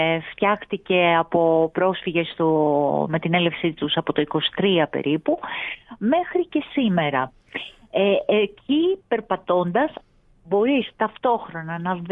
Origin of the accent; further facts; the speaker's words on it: Nikaia, Attica, Greece; Εγώ είμαι από την Νίκαια, γέννημα Φρέμα της περιοχής